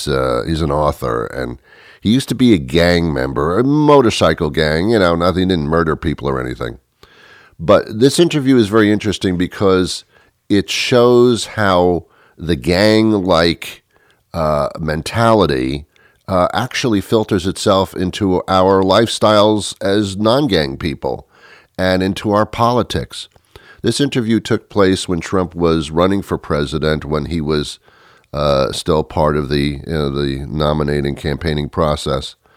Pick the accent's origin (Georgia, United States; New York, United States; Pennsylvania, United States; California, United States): New York, United States; I'm from New York.